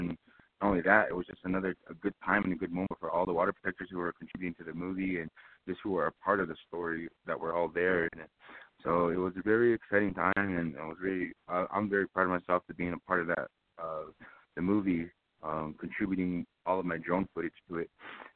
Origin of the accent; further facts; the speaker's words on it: Chinle, Arizona, United States; also born or lived in Bismarck, North Dakota; And I was born in Bismarck, North Dakota, but I was raised in Chinle, Arizona, in Navajo Nation for half of my life.